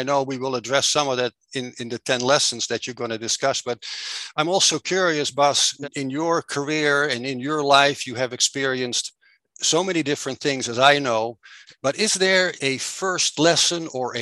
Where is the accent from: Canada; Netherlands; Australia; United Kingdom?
Netherlands; English is a second language; now in United States; I'm your host. I'm originally from the Netherlands, happily residing in the beautiful state of Arizona in the United States